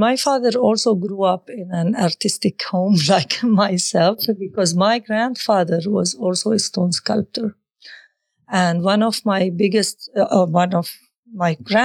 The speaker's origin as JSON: {"language": "English", "town": "Bethlehem", "region": "West Bank", "country": "Palestine", "tie": "born or raised there", "said": "from where I grew up in Bethlehem. Although the distance is not very much far away, it's just like 14 kilometers away from my parents' house."}